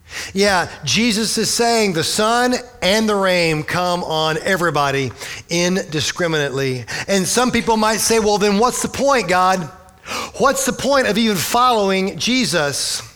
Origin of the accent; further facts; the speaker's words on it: Orlando, Florida, United States; I'm from Orlando and I know how this goes.